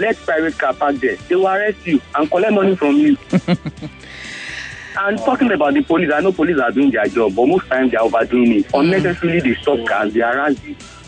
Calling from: Aja, Lagos, Nigeria; I'm calling from Sambute, Aja.

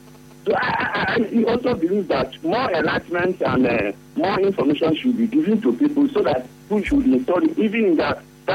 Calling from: Ahoada, Rivers, Nigeria; I'm calling from Ahoda.

